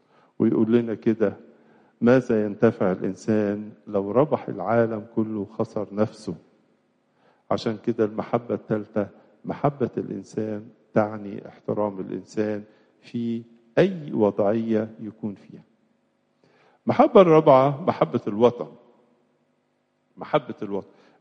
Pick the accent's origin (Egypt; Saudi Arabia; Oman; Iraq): Egypt; لكن بلادنا مصر لها خصوصية